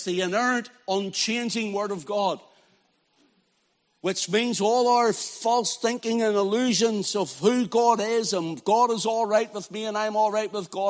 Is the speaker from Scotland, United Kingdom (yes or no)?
no; Belfast, Northern Ireland, United Kingdom; accent: Belfast; When we first started going to America, and they just could not understand my Belfast accent whatsoever. I've had to try, I know it's still there, like, but I had to try and really try and refine it.